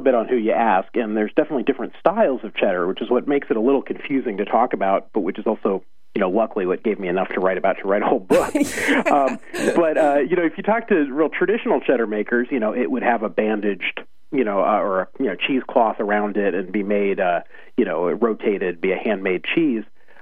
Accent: United States; I grew up on Kraft Singles and Velveeta, like most, Americans of my age.

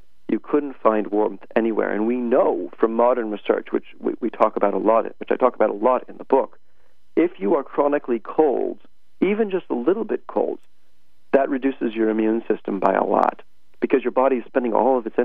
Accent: United States; now in United Kingdom; I'm an American who's been living in the UK for an extraordinarily long period of time.

